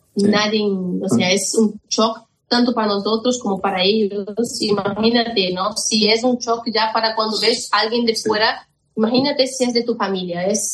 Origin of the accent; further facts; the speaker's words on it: Brazil; Spanish is a second language; para quien no sabe, soy brasileña, ¿no? De origen brasileña